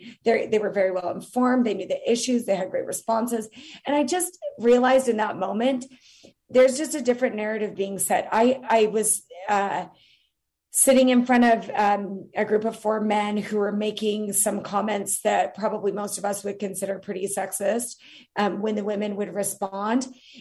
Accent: Utah, United States; And for the first time in my life, in my home state of Utah, it was like a completely new experience for me.

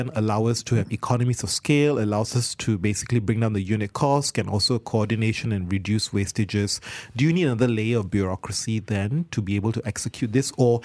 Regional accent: Petaling Jaya, Selangor, Malaysia; PJ is there in my hometown.

